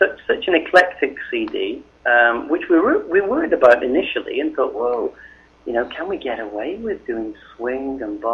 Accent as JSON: {"language": "English", "region": "England", "country": "United Kingdom", "said": "I'm a Northern English person in England, so if my accent will think I'm from Australia."}